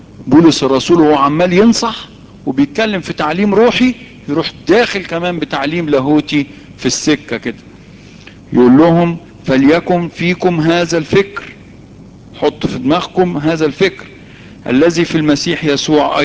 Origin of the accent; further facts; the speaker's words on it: Egypt; دايما احنا عندنا في مصر ايه، دايما فينا طبع تثبيط الهمم